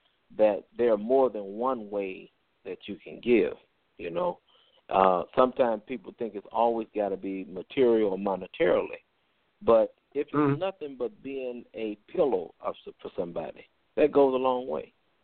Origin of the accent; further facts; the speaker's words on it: Chicago, Illinois, United States; because I'm from Chicago, and he got his start in Chicago.